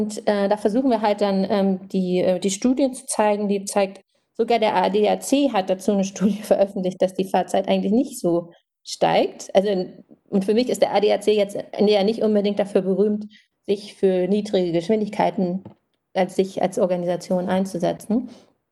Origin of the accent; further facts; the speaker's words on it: Germany; now in Australia; wir als Deutsche in Australien da auch viel helfen können